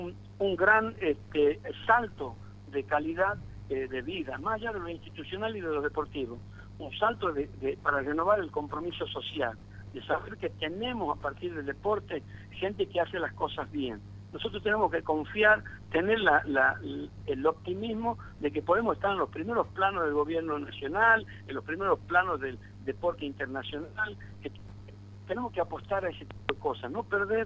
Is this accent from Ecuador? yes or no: no; Tucumán, Argentina; Soy un hombre que se ha criado en Santana y en Villalén. Mm. Entonces, mi arraigo viene por Santana de niño y por Tucumán Central, por mi crianza en Villalén.